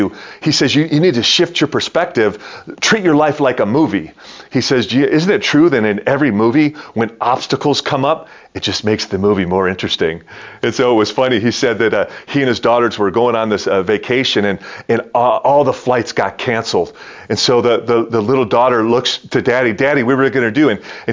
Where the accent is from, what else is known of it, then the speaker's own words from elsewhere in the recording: Detroit, Michigan, United States; it was going to crescendo in 1987 at Joe Louis Arena. It's my hometown